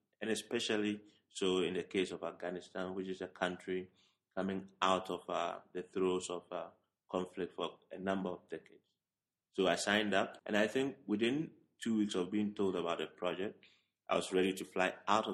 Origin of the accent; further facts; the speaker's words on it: Ghana; I am a Ghanaian. I was trained as a physician